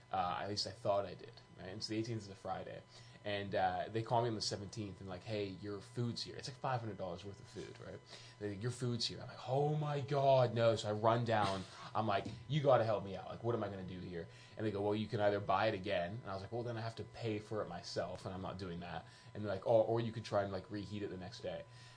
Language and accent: English; Wellington, New Zealand; now in United States; I grew up there. Yeah, I grew up there. Yeah, yeah. So I'm American, obviously, but my... my parents moved there when I was like 9, and so we just lived there for most of my life.